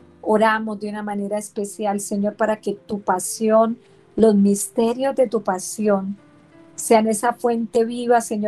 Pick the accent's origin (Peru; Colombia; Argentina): Colombia; las heridas que a diario le ocasionamos como colombianos